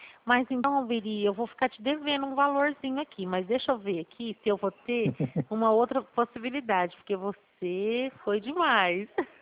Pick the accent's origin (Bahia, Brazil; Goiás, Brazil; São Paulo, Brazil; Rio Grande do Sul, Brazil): São Paulo, Brazil; Eu sou do estado de São Paulo. Olha o R aí puxando. Bem interior.